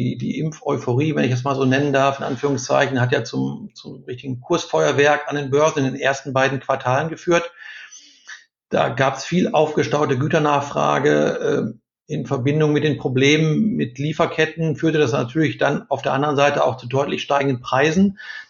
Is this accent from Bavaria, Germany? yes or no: no; North Rhine-Westphalia, Germany; Ich bin im Ruhrgebiet groß geworden